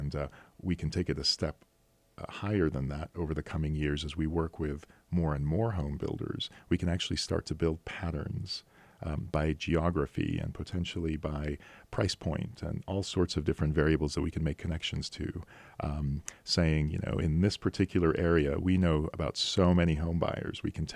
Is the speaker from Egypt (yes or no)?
yes; Egypt; now in Park City, United States; My parents had the foresight in the early 80s to immigrate to this country.